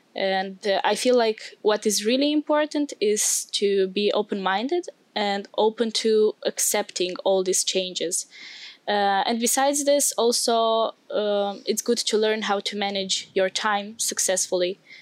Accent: Moldova; now in Lüneburg, Germany; and I come from Republic of Moldova.

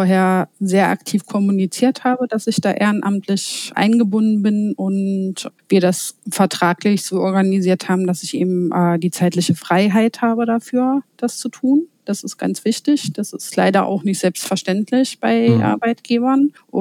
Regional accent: Wernigerode, Saxony-Anhalt, Germany; Das habe ich damals in Wernigerode in meiner Heimatstadt

